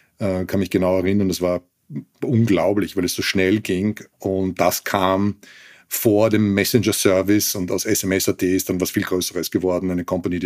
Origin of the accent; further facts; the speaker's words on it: Austria; ich bin Österreicher